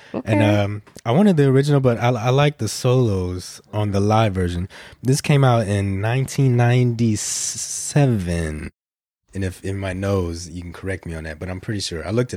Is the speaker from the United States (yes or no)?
yes; Florida, United States; I mean, growing up in Florida, you can't escape it, in my opinion.